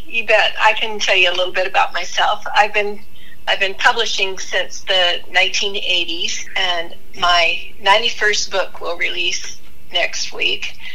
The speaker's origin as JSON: {"language": "English", "town": "Boise", "region": "Idaho", "country": "United States", "tie": "born or raised there", "said": "And, of course, where I grew up here in Boise, Idaho, you can just go out in the desert"}